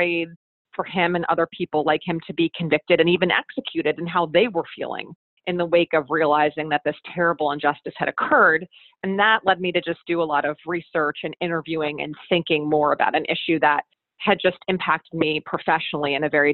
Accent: Pennsylvania, United States; So for example, my home state of Pennsylvania doesn't offer them a dime.

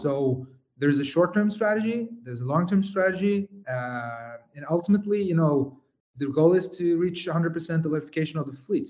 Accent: Sweden; moved away as an adult; So I mean, my home country is Sweden. So I just came, you know, relocated a month ago from Sweden

